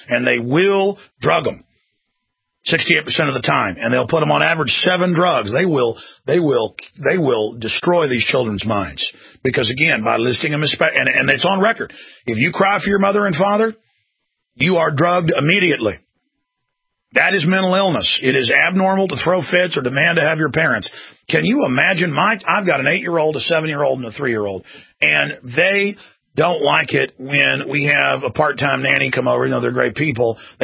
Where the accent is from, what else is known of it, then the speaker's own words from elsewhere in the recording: Dallas, Texas, United States; I grew up in Dallas on a, medium-tier golf course, nothing fancy, the neighborhood.